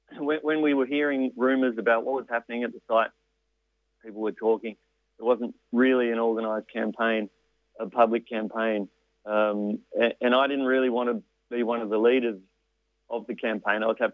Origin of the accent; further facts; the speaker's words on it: Newcastle, New South Wales, Australia; I'm not really a long-term local. I grew up in Newcastle.